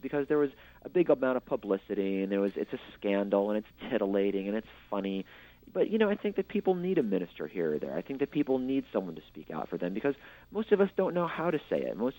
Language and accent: English; New York, United States; And, you know, I'm a New Yorker, and, you know, I was raised here and bred here and born here.